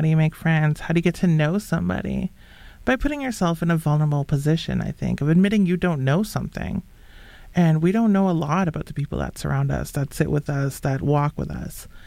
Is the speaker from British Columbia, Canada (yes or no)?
no; Saskatchewan, Canada; And also, like, I'm from Saskatchewan. The mountains are such a mystery to me.